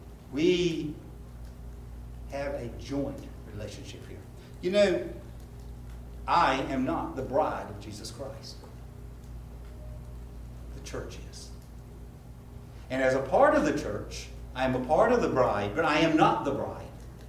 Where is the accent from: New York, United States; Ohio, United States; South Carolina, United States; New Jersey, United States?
South Carolina, United States; York; I was a fairly young boy and growing up in York, and it was late April.